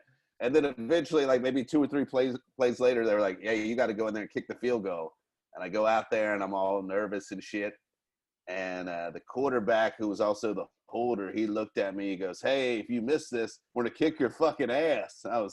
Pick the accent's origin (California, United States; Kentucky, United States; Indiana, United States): Kentucky, United States; I grew up in Kentucky.